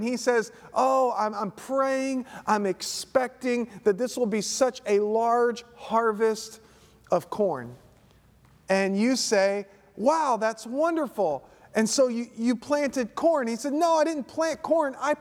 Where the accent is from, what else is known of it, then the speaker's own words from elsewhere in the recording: Southeast, United States; I grew up in the Southeast, but to be honest with you, I don't remember much being told about Martin Luther King Jr.